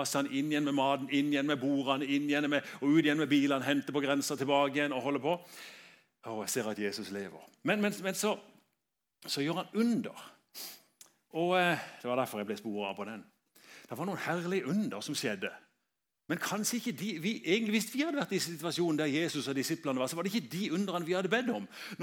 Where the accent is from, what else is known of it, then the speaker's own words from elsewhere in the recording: Søgne, Agder, Norway; Jeg er fra Søgne og er veldig enkel.